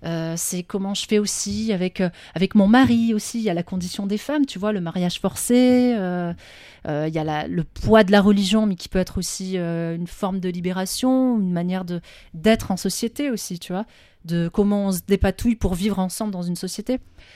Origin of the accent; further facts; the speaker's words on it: France; Non, en France. Enfin, je suis née en France et grandi en France.